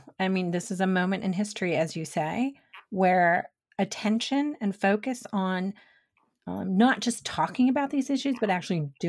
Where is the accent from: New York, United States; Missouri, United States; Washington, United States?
New York, United States; Brooklyn; I grew up in Brooklyn